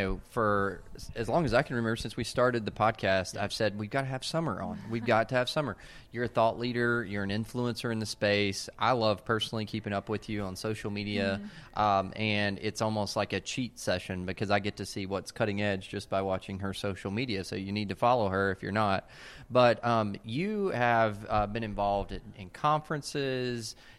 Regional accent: Knoxville, Tennessee, United States; My hometown. We're on my turf now.

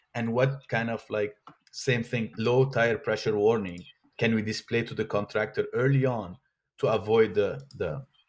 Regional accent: Florida, United States; I'm from South Florida, right? Anything in Miami, you're having your 85, 90% humidity

